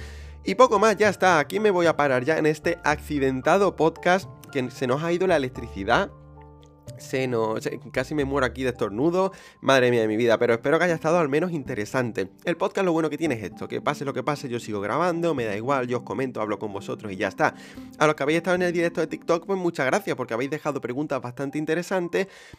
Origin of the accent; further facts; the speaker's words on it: Andalusia, Spain; accent: Andalusian; nuestro acento andaluz, que tan especial es